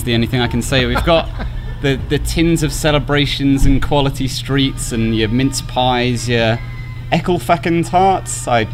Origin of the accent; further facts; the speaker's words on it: Portsmouth, South East England, United Kingdom; now in Chicago, United States; Pompey, the nice south coast.